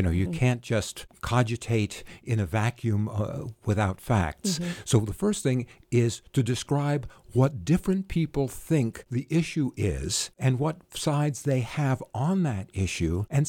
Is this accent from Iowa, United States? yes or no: no; New York, United States; now in Springfield, United States; Well, I'm originally from the New York area, and I went to school in upstate New York, or Binghamton